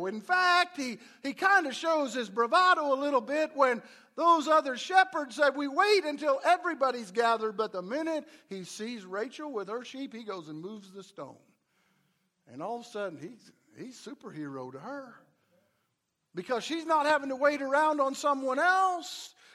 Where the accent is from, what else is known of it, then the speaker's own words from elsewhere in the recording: Iowa, United States; born there; You know, I was born on the east side of Iowa, not far from Davenport.